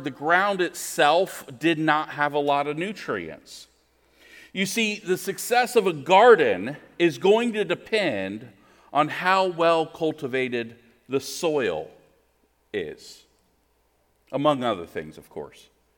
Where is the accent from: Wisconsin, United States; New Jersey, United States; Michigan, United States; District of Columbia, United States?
District of Columbia, United States; Washington; I grew up in the Washington, D.C. area, so kind of a city boy, never really had a garden.